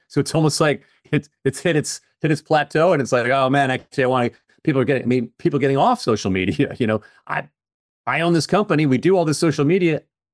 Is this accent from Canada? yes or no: no; Guatemala; I'm from Guatemala.